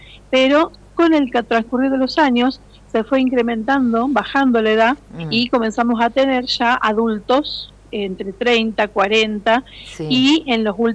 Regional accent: San Jerónimo, Argentina; Yo, por ejemplo, soy de San Jerónimo y me han dicho, yo ya estoy jubilada

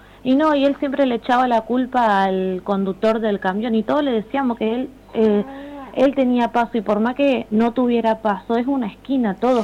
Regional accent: San Lorenzo, Santa Fe, Argentina; Yo soy de San Lorenzo.

